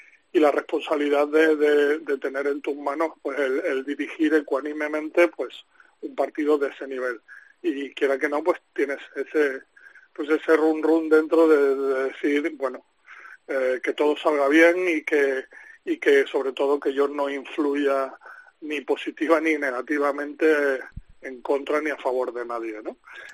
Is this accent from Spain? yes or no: yes; Spain; en la Euroliga somos 7 árbitros españoles